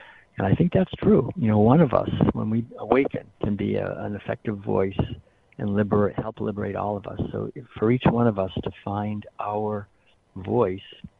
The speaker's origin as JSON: {"language": "English", "town": "Concord", "region": "Massachusetts", "country": "United States", "tie": "born or raised there", "said": "When I was learned to swim in Walden Pond, I was born and raised in Concord."}